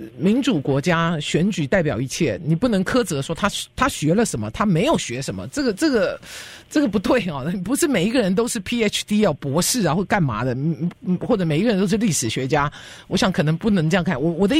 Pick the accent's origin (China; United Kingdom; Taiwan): China; born there; 有些时候我在中国出生